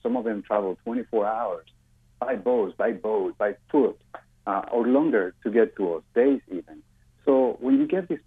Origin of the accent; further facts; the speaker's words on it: Panama; I'm originally from Panama, and the first time I saw a child with a cleft lip or in a cleft palate was back in 1992